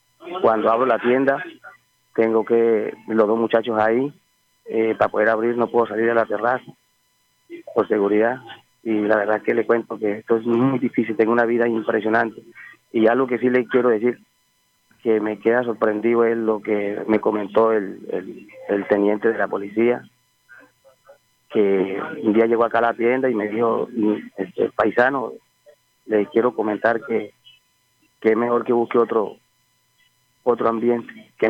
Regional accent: Ocaña, Santander, Colombia; ojalá yo me fuera para Santander otra vez, para mi tierra, yo soy de Ocaña.

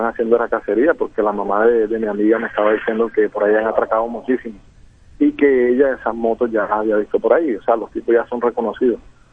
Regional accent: Barranquilla, Atlántico, Colombia; Nacionales representando a Bogotá, pero soy barranquillero.

